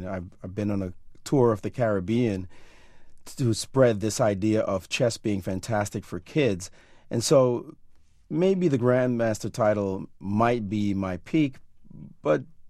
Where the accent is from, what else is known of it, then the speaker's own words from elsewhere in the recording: New York City, New York, United States; growing up in Brownsville, Brooklyn, you'd be hard-pressed to find anyone to play chess against